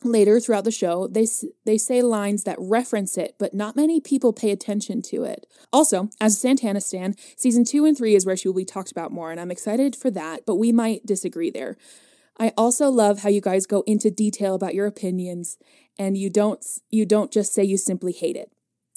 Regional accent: California, United States; I'm from California. Sorry, not an international listener.

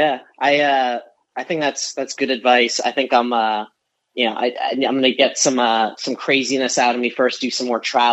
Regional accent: Jackson, New Jersey, United States; now in New York, United States; I grew up in New Jersey, a place called Jackson, which is where Six Flags is.

